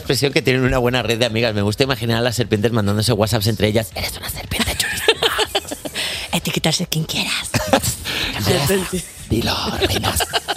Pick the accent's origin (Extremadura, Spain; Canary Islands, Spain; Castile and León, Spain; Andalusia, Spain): Castile and León, Spain; Valladolid; Yo como persona vallisoletana